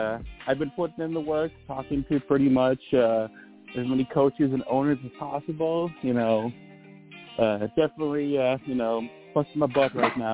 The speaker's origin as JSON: {"language": "English", "region": "Illinois", "country": "United States", "tie": "born or raised there", "said": "No, I've always been in Illinois, but I definitely do plan on leaving here. Plans probably either move to Florida."}